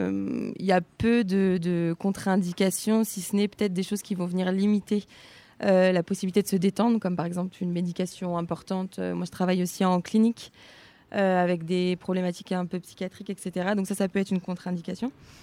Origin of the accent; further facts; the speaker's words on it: Brittany, France; Non, je suis bretonne.